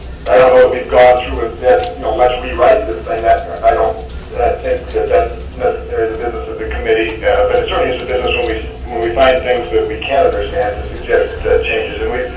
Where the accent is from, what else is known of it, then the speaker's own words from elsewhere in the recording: Fairbanks, Alaska, United States; I'm from Fairbanks.